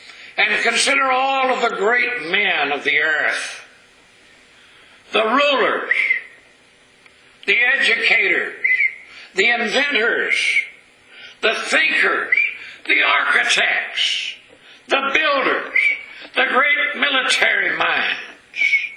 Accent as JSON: {"language": "English", "region": "Texas", "country": "United States", "tie": "born or raised there", "said": "But I can remember back when I was a boy growing up in East Texas."}